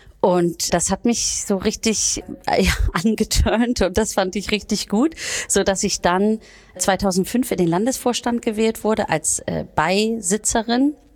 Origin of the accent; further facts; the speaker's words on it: Schleswig-Holstein, Germany; ich bin ja keine Hamburgerin, sondern Schleswig-Holsteinerin, aber am Hamburger Rand eben in einer kleinen Stadt aufgewachsen